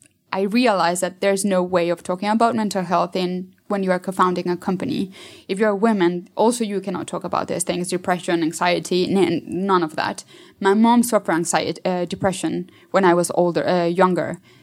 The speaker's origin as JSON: {"language": "English", "region": "Mexico City", "country": "Mexico", "second_language": "English", "said": "So I'm from Mexico City."}